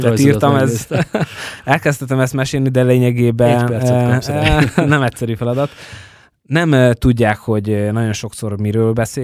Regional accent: Iža, Nitra Region, Slovakia; ott abban a faluban, Izsán, ahol én fölnőttem, ott a szlovák és a magyar között semmilyen etnikai jellegű konfliktus nem volt.

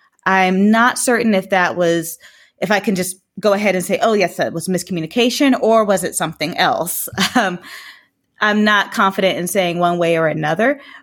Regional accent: United States; now in France; I'm American. I am a journalist.

